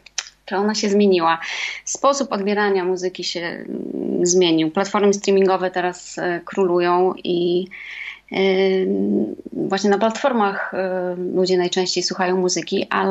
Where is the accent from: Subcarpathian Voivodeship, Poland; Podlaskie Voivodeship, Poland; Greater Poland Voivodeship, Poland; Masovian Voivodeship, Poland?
Podlaskie Voivodeship, Poland; Białystok; Ja pochodzę z Białegostoku